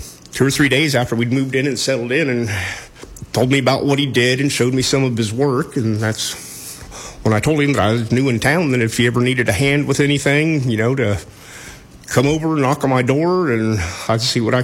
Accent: Grinnell, Iowa, United States; now in Albia, United States; I was born and raised in Grinnell, Iowa, just up the road about, 70 miles or so, and that's where I was educated and lived for 28 years of my life

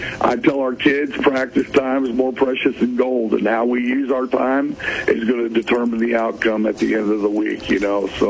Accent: Mount Pleasant, United States; And, you know, I grew up in Mount Pleasant, played for legendary Bob Evans back in the 80s.

